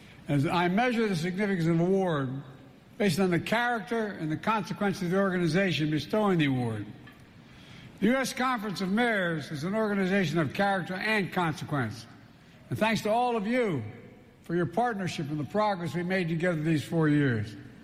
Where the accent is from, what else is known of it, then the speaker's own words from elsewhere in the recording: Wilmington, Delaware, United States; To my hometown mayor, John Carney. John, where are you? Out there? Wilmington, Delaware.